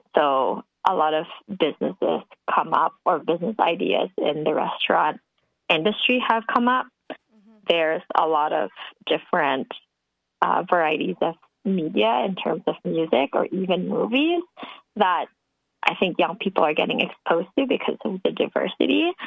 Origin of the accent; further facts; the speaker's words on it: Philippines; now in Vancouver, Canada; coming from Philippines, I came from the Philippines, which is super tropical. I came here in Vancouver as a young person.